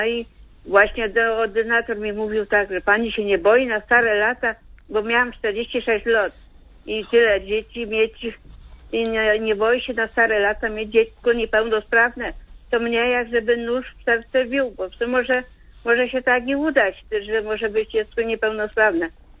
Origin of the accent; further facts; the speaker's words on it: Subcarpathian Voivodeship, Poland; jestem z Podkarpacia, z decyzji tarnowskiej.